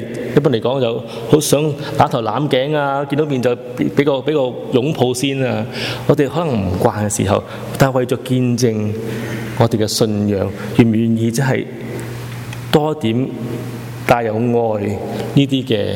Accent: China; 我哋中国人比较即系内敛

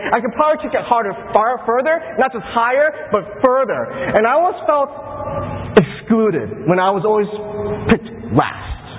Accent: Quincy, Massachusetts, United States; I grew up in Quincy, and the part of Quincy I grew up in if you look at a map, it's actually a peninsula.

